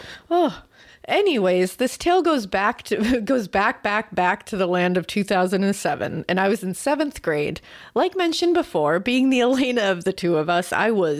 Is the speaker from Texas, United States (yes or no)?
no; Massachusetts, United States; And I'm originally also from Massachusetts.